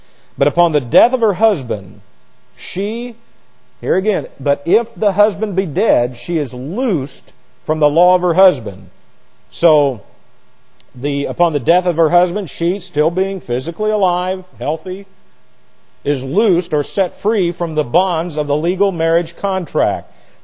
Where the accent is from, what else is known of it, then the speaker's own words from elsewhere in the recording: United States; Reason, I'm an American. I don't fall under that.